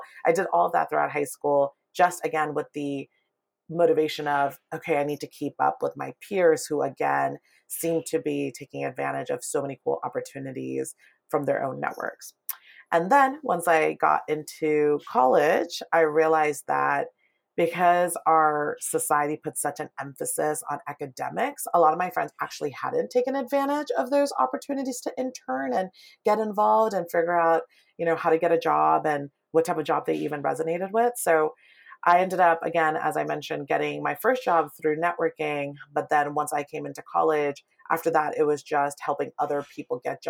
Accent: Palo Alto, California, United States; also born or lived in Pakistan; I was raised in Palo Alto, but I had a very unconventional upbringing in the sense that we moved from Pakistan.

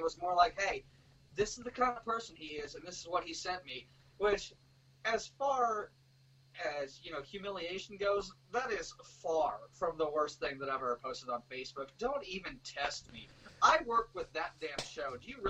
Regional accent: the South, United States; Listen, I'm from the South. It's called manners, okay?

